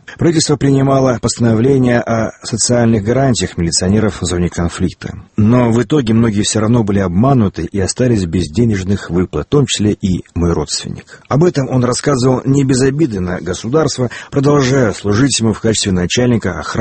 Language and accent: Russian; Vladikavkaz, North Ossetia–Alania, Russia; А полем битвы между ними стал и мой родной город Владикавказ.